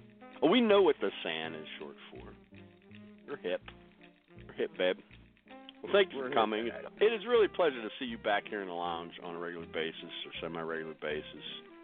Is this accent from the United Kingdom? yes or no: no; Canada; Jeez, I'm Canadian.